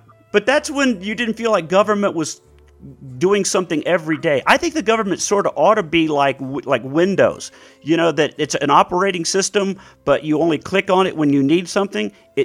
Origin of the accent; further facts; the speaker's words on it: United States; How come we, as American citizens, just went, you know, no, we should calm it down.